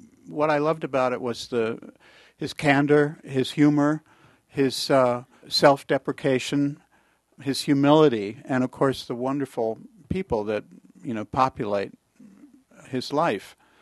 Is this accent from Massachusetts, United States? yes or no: no; New Hampshire, United States; I grew up in New Hampshire. Both my parents were amateur musicians.